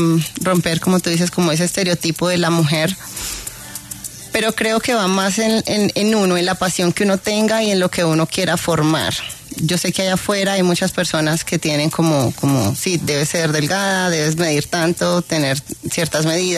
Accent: Colombia; para ir a representar a Colombia en Ecuador. Y allí fui mi primer derrota, porque yo ganando todo en mi país

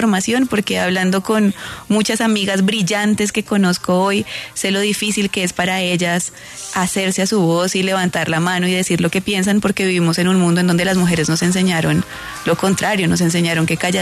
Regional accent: Cúcuta, Norte de Santander, Colombia; Pues bueno, sí, yo soy de Cúcuta.

